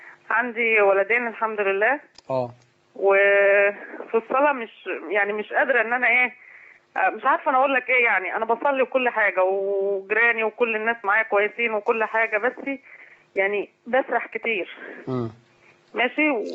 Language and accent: Arabic; Faiyum, Faiyum Governorate, Egypt; من الفيوم.